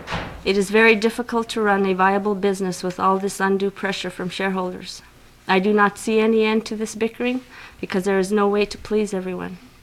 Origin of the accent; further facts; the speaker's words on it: Dillingham, Alaska, United States; I was born and raised in Dillingham.